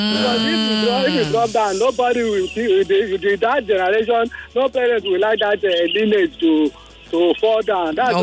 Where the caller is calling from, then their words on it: Lagos, Nigeria; I'm calling from Unilag.